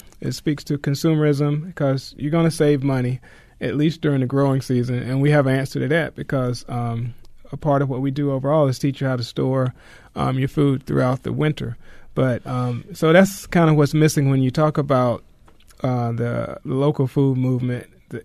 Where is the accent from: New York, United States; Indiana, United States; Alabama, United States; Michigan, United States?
Alabama, United States; I'm from Alabama, and I left Alabama to get away from farming, but she wants to go back.